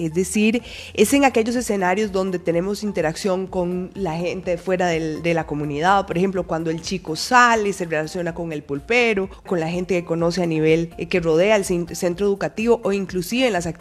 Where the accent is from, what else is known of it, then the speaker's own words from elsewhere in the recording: Costa Rica; desarrollando todo nuestro potencial como costarricenses para vivir una vida digna